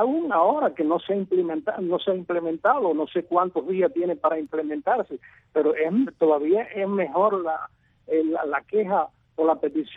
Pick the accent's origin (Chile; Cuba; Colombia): Cuba; yo como ciudadano cubano